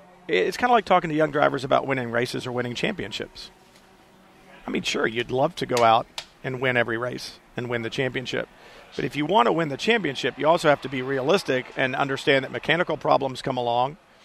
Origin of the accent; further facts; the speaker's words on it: Houston, Texas, United States; Don't forget, I grew up in Houston, and by now I lived on the west side